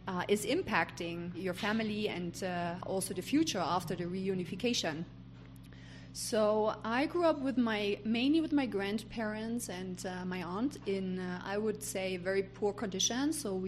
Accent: East Germany, Germany; my passport is German. I was growing up in Eastern Germany. I was born in 1982, so a couple of years before the reunification started. And I have lived in the communist part of Germany enough to see how it affected my family.

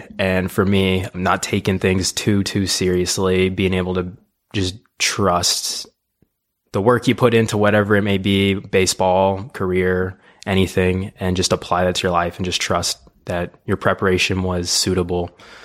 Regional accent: Fulshear, Texas, United States; Yes, so I'm originally from Fulshear, Texas, Katy, Texas area.

